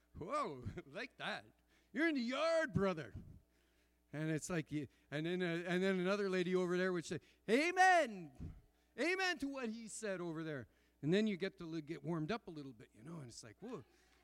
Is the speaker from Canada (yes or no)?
yes; Montreal, Quebec, Canada; When I grew up in Montreal, Roman Catholic